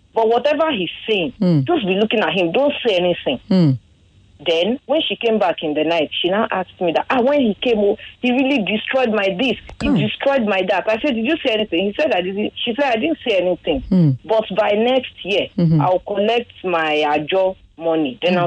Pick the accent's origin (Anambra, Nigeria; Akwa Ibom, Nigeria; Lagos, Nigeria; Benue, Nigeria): Lagos, Nigeria; Ikorodu; from Ikorodu.